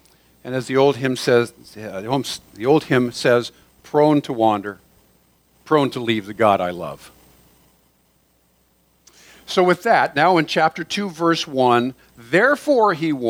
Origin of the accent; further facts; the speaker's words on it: Sacramento, California, United States; Now, I grew up in South Sacramento, and I spent a lot of time on the Sacramento River as a kid.